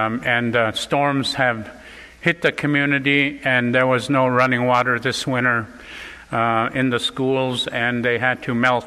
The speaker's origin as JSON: {"language": "English", "region": "Alaska", "country": "United States", "said": "And there are 229 federally recognized tribes living throughout Alaska, and I'm from the West Coast, there are going to be about 180 communities that are going to be dealing with being underwater in 50 years"}